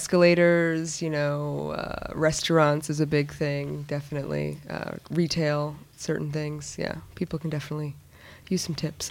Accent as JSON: {"language": "English", "region": "Virginia", "country": "United States", "said": "Like, even, like, in the south, like, I'm from Virginia, and you go, like, you're walking on the street, there's someone on the street with you, you say hello to them, you know?"}